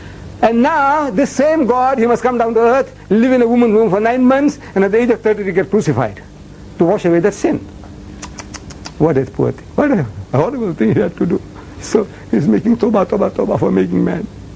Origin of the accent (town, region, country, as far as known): India; born there